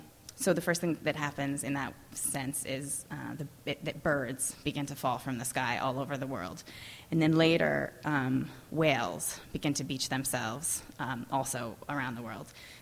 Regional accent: California, United States; So I think growing up in California was just kind of a major important key to writing this particular novel for me, even though now I live in New York, so I've been away for a while.

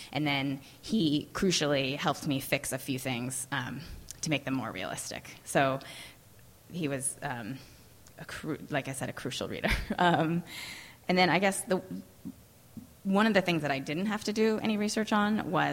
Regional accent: California, United States; So I think growing up in California was just kind of a major important key to writing this particular novel for me, even though now I live in New York, so I've been away for a while.

